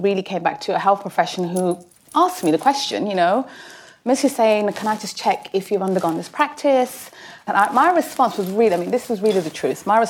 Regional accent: Saudi Arabia; also born or lived in Italy; I grew up between Saudi Arabia and Italy, funnily enough, but that's another story, another day. So I grew up in two countries which were quite, looking back, were very patriarchal and very religious, very conservative, and then I end up in the UK.

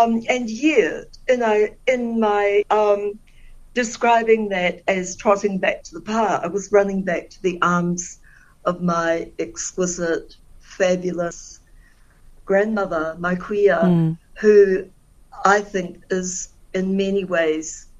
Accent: Ohinemutu, Bay of Plenty, New Zealand; and I grew up here in Ohinamutu.

